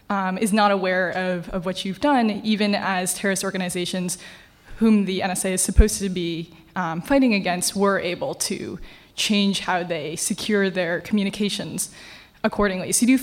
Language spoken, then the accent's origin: English; New Jersey, United States; from New Jersey, and as a young person, I can assure you that I care deeply about privacy.